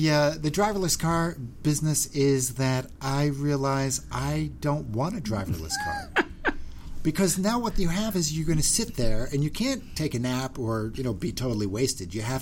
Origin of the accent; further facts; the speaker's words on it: Philadelphia, Pennsylvania, United States; now in Los Angeles, United States; I'm from Philadelphia. And so, you know – to me, the highway on L.A. is the only time I can really be me.